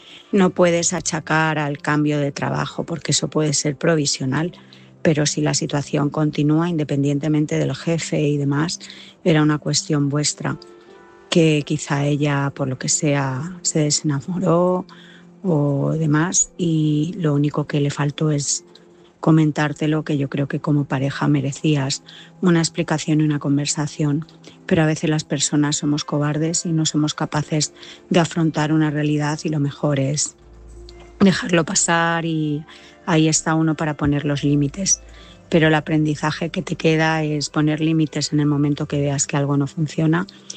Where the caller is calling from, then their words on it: Madrid, Community of Madrid, Spain; corresponsal de Madrid.